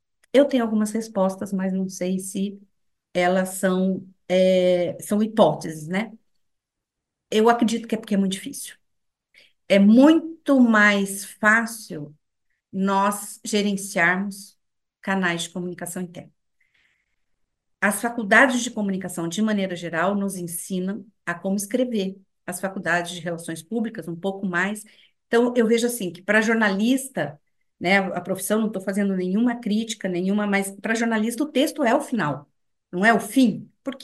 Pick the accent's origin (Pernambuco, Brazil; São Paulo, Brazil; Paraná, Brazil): Paraná, Brazil; accent: strong inland Paraná accent; now in Curitiba, Brazil; Não venho lá do sertão, mas eu venho do interior do Paraná, então vocês observam que meu sotaque é carregado.